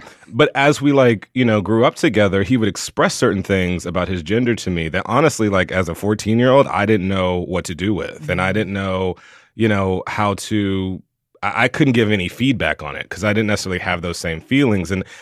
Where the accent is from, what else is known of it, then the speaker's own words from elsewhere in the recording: Southern United States, United States; for me, even as a gay boy growing up in the South, you know, really understanding the transgender experience